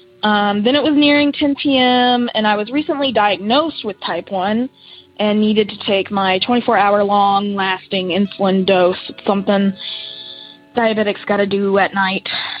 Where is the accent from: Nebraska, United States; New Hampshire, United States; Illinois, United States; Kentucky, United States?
Kentucky, United States; from Kentucky.